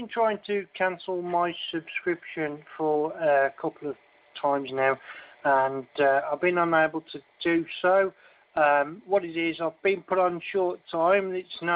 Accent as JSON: {"language": "English", "region": "West Midlands", "country": "United Kingdom", "accent": "Black Country", "lives_now": "United States", "said": "Yeah, I'm what you call a proper yam yam from the United Kingdom."}